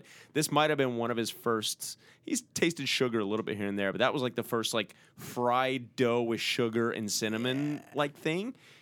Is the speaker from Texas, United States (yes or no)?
yes; Texas, United States; growing up in Texas, I mean, you see, well, I my parents were fairly healthy, but still the stuff that we have